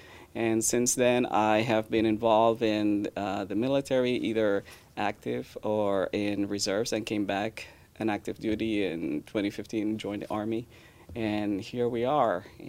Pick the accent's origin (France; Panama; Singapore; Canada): Panama; English is a second language; now in United States; I'm originally from Panama